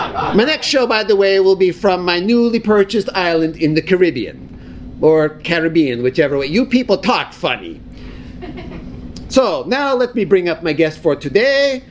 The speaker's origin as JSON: {"language": "English", "town": "Kansas City", "region": "Missouri", "country": "United States", "said": "Kansas City, Missouri."}